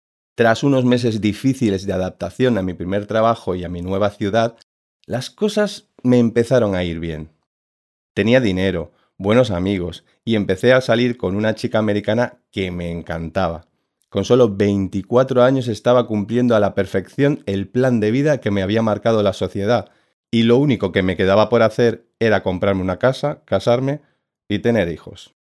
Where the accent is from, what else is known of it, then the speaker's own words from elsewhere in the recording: Cáceres, Extremadura, Spain; born there; nací en Cáceres, una pequeña ciudad al oeste de España.